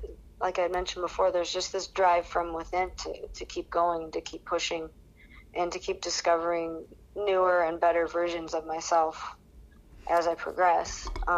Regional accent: Riverside, California, United States; also born or lived in San Marcos; now in San Diego, United States; I grew up in Riverside, but I moved to San Marcos when I was just out of high school. I went to Cal State San Marcos and made San Diego my home, other than being in Bali.

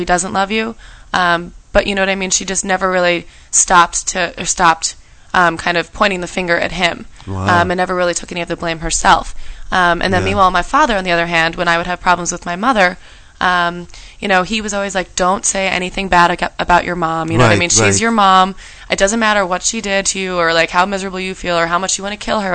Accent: New York, United States; I'm a New Yorker myself, but...

